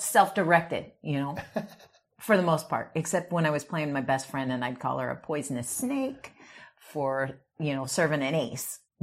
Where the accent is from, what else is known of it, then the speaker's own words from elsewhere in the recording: Phoenix, Arizona, United States; I born and raised in Phoenix, Arizona. Grew up in the central part of Phoenix now. Wasn't at the time, was pretty much north end of Phoenix. But in that Metro Center area, went to Cortez High School.